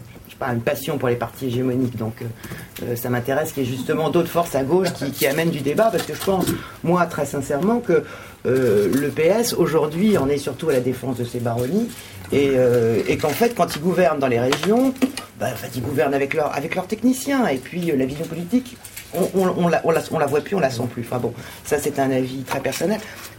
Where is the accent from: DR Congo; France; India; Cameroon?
France; Normandy; moi je viens de Haute-Normandie